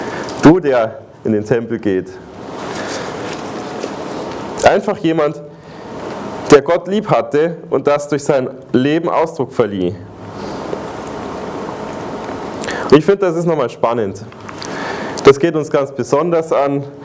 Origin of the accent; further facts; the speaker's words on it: Bavaria, Germany; now in Switzerland; Wenn ich jetzt sage Servus, also wir kommen aus Bayern